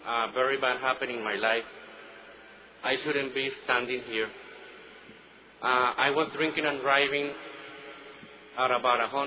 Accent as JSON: {"language": "English", "country": "Nicaragua", "tie": "born or raised there", "said": "I was born in Nicaragua, actually. My dad is Nicaraguan and my mom is Guatemalan."}